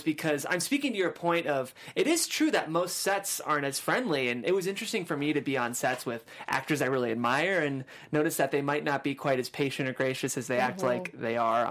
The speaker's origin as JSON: {"language": "English", "town": "Cleveland", "region": "Ohio", "country": "United States", "lives_now": "Los Angeles, United States", "said": "I'm from Cleveland."}